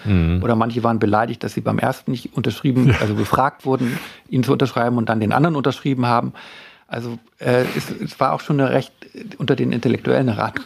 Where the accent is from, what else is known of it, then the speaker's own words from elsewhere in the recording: Worpswede, Lower Saxony, Germany; ich bin ja in Worpswede groß geworden, also in einem mit sehr viel umgebenen Pazifisten.